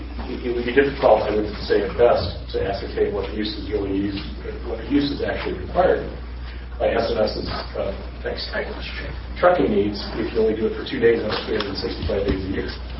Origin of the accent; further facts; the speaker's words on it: Carmel, Indiana, United States; I'm an attorney from Carmel, Indiana.